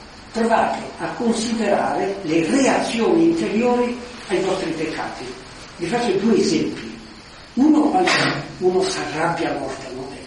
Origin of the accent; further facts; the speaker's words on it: Como, Lombardy, Italy; Mi ricordo nel nostro dialetto io sono di Como, no?